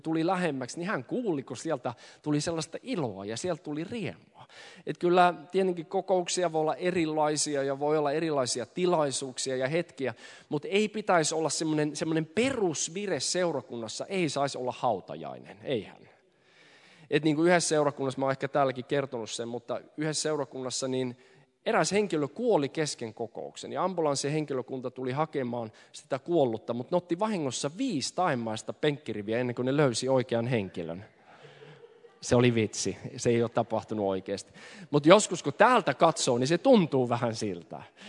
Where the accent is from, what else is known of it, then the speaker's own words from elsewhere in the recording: Sweden; olen syntynyt täällä Ruotsissa ja kasvanut niin päin pois.